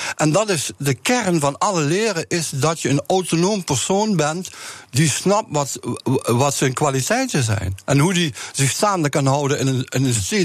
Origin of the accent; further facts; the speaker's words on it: Heerlen, Limburg, Netherlands; Ik kom van Heerlen.